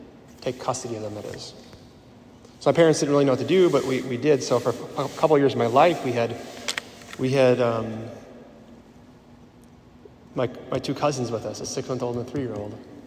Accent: Sheboygan, Wisconsin, United States; My family went up to Needham and Nashville. We're from Sheboygan area.

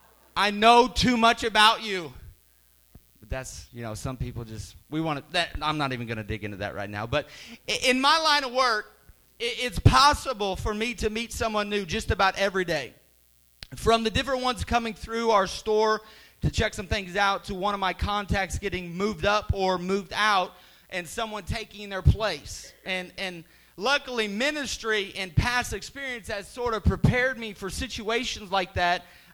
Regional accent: Pinckneyville, Illinois, United States; growing up in Pinckneyville, Illinois, I didn't know a whole lot of people. Growing up in a town of 4,500 people can kind of do that to a guy.

